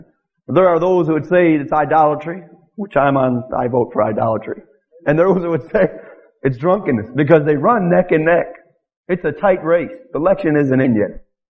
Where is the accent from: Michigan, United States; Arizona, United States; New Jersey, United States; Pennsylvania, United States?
Michigan, United States; You know what? I grew up in Michigan. And people in Michigan are very cold.